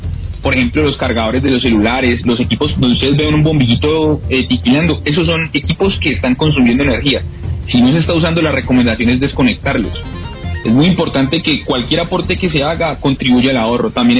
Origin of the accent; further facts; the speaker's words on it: Colombia; Mi abuelo como que vino de otro lado. Pero yo soy de acá, de Colombia.